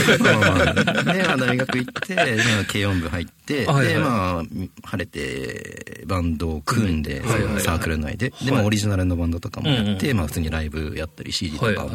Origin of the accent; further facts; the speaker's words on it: Shimizu, Shizuoka, Japan; now in Tokyo, Japan; でしかもまあ僕静岡出身清水っていう町の田舎の方なんですけど